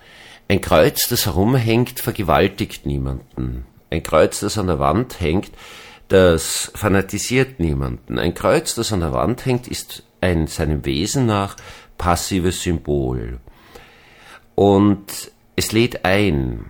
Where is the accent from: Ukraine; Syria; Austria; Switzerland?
Austria; Also zumindest als Österreicher, über die österreichische Politik darf man das sagen